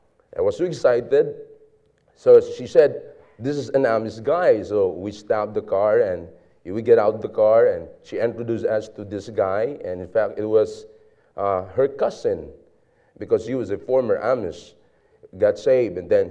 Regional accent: Philippines; We are from the Philippines.

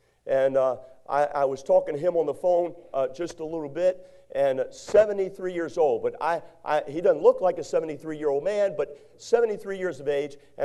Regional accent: Maryland, United States; when I grew up in Maryland, I lived 4 hours from New York City. So many times we would travel up to the city.

